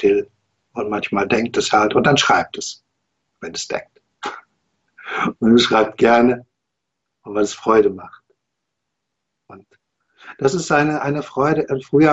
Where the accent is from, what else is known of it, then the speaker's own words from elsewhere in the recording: Dortmund, North Rhine-Westphalia, Germany; ich komme ja aus Dortmund